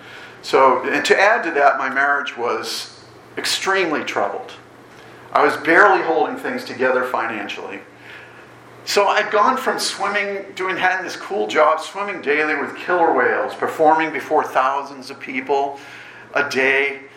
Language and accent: English; New England, United States; also born or lived in Florida; I grew up in New England. I lived there and then worked for SeaWorld of Florida for a few years after marrying my Canadian wife, Joanne. And we had returned to Massachusetts for various reasons.